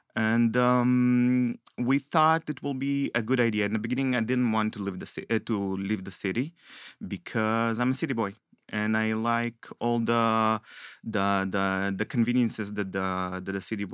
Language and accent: English; Be'er Sheva, Southern District, Israel; also born or lived in Kfar Aza; I'm 39 years old, born and raised in Be'er Sheva, lived in Kfar Aza with my wife, my daughter, and my newborn son.